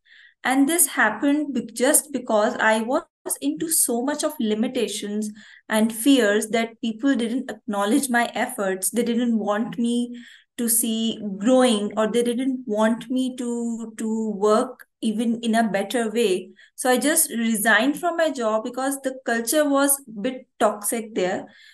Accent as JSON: {"language": "English", "town": "Karachi", "region": "Sindh", "country": "Pakistan", "second_language": "English", "said": "I'm from Pakistan. So I am from Karachi. Karachi is the hub of Pakistan."}